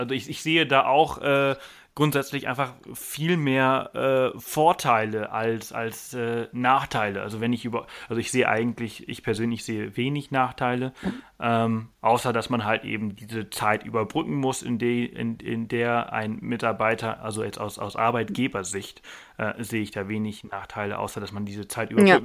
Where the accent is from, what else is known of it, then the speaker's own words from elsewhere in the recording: Germany; Und wir, also ihr als Schweizer und wir als Deutsche, die sehr, sehr viel, wenn nicht sogar alles haben, wir geben immer ganz wenig.